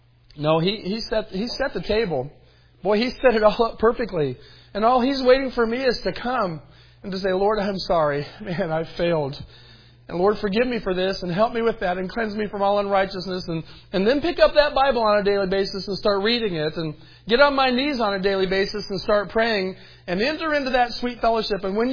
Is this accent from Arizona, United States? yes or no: yes; Tucson, Arizona, United States; born there; I was born in Tucson, Arizona at St. Joe's Hospital on Wilmot Avenue.